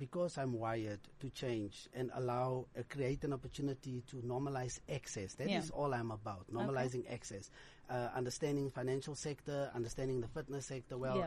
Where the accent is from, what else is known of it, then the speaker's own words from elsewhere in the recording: Eersterust, South Africa; You know, I grew up in Estres, finished my school, primary and secondary at Jacaranda and the Yellow School. Ek is trots op my gemeenskap. My Estres bloed loop diep in my hare in.